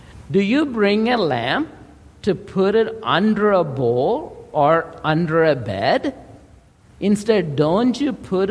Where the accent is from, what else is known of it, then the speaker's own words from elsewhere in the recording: India; But when I was growing up in India, we had lamps.